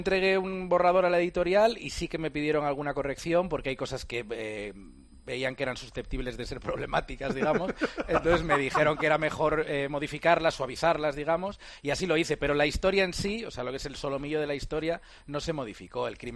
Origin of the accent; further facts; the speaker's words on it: Vigo, Galicia, Spain; now in Madrid, Spain; Yo soy de Vigo y vivo en Madrid.